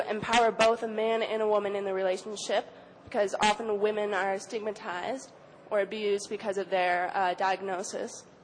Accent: Canada; I'm from Canada

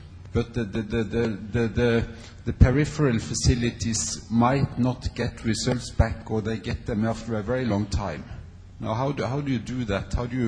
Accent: Botswana; from Botswana.

